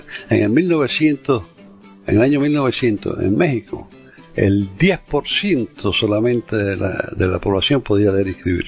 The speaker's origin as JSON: {"language": "Spanish", "region": "Havana", "country": "Cuba", "tie": "born or raised there", "said": "Yo nací y me crié en La Habana. Sin embargo, desde niño me gustó la música mexicana, los corridos y ese tipo de cosas."}